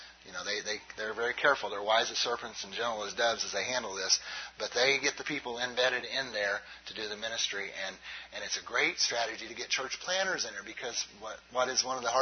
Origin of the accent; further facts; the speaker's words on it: Illinois, United States; Now, I'm from Southern Illinois, and I say both.